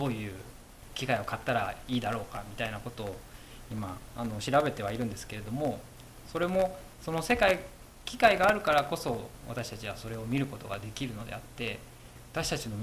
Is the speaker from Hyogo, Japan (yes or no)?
no; Hamamatsu, Shizuoka, Japan; もともとは私が生まれ育った浜松の集会に集っておられた兄弟姉妹で